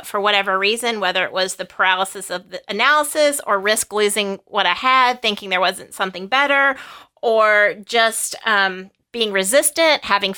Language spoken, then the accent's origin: English; Virginia, United States; I grew up in Virginia and I went to an all-women's college in South Carolina my first 2 years